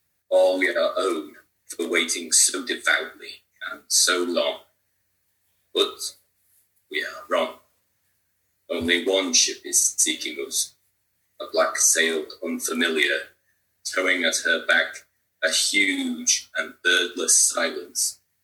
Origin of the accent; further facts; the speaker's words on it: Yorkshire and the Humber, United Kingdom; I'm from North Yorkshire.